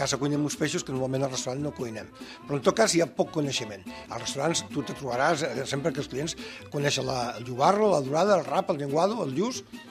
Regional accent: Sant Feliu de Guíxols, Catalonia, Spain; De l'Empordà, del Baix Empordà. Soc fill de Sant Feliu de Guíxols

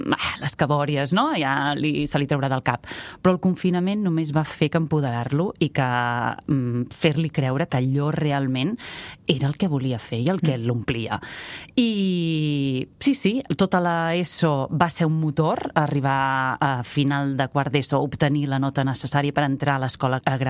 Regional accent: Torroella de Fluvià, Catalonia, Spain; born there; jo ja sóc de poble, jo vaig néixer a Torroella Fluvià, que és un poblet de l'Alt Empordà, en un veïnat molt petit que es diu Sant Tomàs de Fluvià

